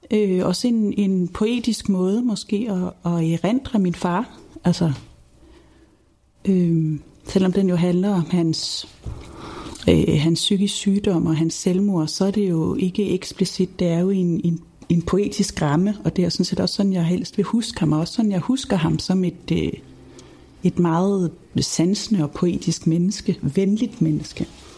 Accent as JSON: {"language": "Danish", "town": "Rold Skov", "region": "North Denmark Region", "country": "Denmark", "tie": "born or raised there", "said": "Jeg er vokset op i Rold Skov i Nordjylland."}